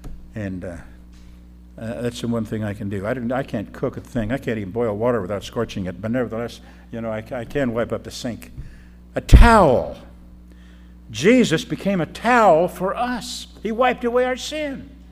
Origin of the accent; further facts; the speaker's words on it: Iowa, United States; I grew up in Iowa on a farm. We had no servants.